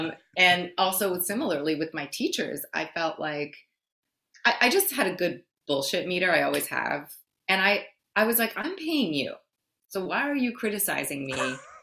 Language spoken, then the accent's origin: English; New York City, New York, United States; It was really hard for me because I grew up in New York City.